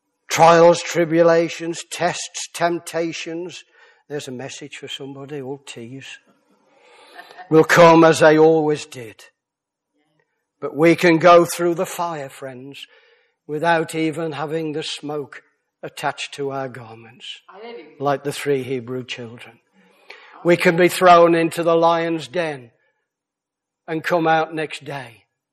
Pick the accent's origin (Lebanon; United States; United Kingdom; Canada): United Kingdom; Birmingham, West Midlands; You know why I come from Birmingham, Brummagem. Can't hide it, can I?